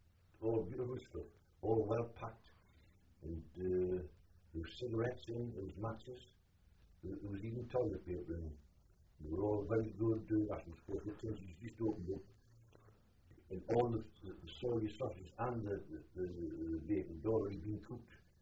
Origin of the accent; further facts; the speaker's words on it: North East England, United Kingdom; accent: Geordie; being a Geordie